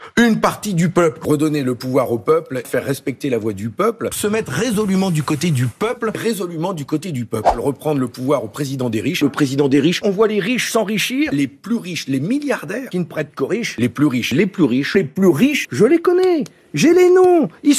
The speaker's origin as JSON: {"language": "French", "region": "Hauts-de-France", "country": "France", "said": "Je suis un ch'ti, un député du Nord. Et c'est peut-être ça aussi qui fait ma différence avec d'autres, l'authenticité, la sincérité. Je vis dans le Nord avec ma famille et je ne vivrai pas ailleurs"}